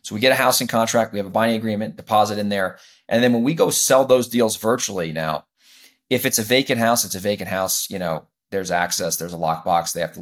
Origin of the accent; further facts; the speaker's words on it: New York, United States; So the main thing I will tell you is that I am originally from New York. So I grew up there. I started the business when I used to live there.